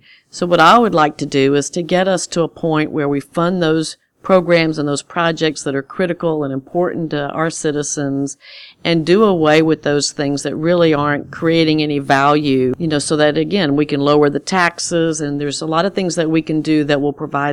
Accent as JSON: {"language": "English", "region": "Louisiana", "country": "United States", "said": "And I'm from Louisiana. I plan on being here for many years to come."}